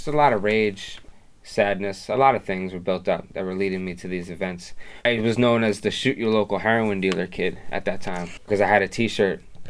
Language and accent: English; New Suffolk, New York, United States; also born or lived in Woodbridge, Virginia; No, I was born in Woodbridge, Virginia. My brother and I, for the most part, grew up in New Suffolk.